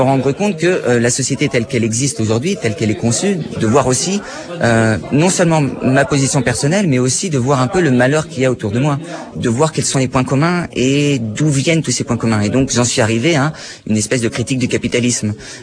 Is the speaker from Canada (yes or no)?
no; Paris, Île-de-France, France; Je viens de Paris